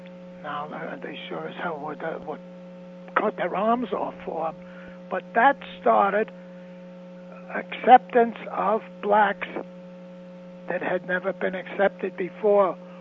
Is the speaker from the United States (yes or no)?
yes; Queens, New York, United States; I'm from Queens. I mean, we are from Ozone Park is where I originally came from.